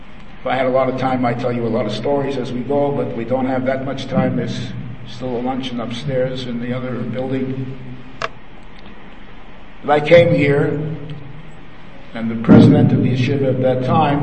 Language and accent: English; Toronto, Ontario, Canada; I was born and I grew up in Toronto. As a boy, I went to a yeshiva.